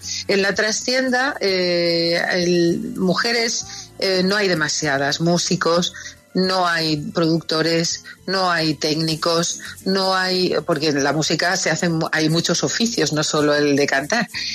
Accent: Colombia; y ahí empecé yo a cantar y ella me puso de solista. O sea, imagínate lo importante que para mí es Colombia

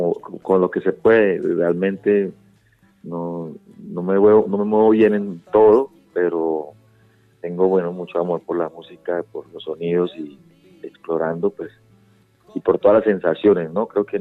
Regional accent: Piedecuesta, Santander, Colombia; En Piedecuesta, ahí en mi pueblo, en Santander, cerquita de Bucaramanga.

